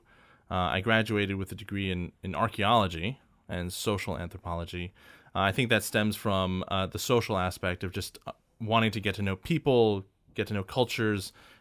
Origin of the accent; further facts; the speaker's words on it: Connecticut, United States; now in Los Angeles, United States; I grew up in Connecticut, but you know, I've lived in LA for now almost 15 years, something like that.